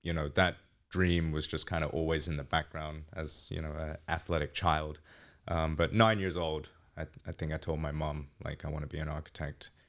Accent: East of England, United Kingdom; I've been living here for 17 years. I was actually born here. But I was raised in England, Essex, specifically in the countryside. And I guess from having a New York father and then living here, like I said, half of my life, it's mellowed out a lot, my accent.

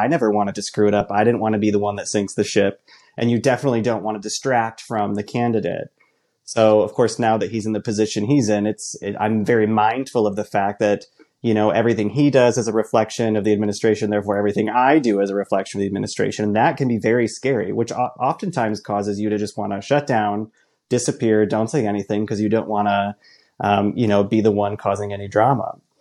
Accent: Michigan, United States; Not only do I talk about growing up in the Midwest, coming out, all of those feelings and thoughts and emotions that I was experiencing as a closeted kid up here in conservative Northern Michigan

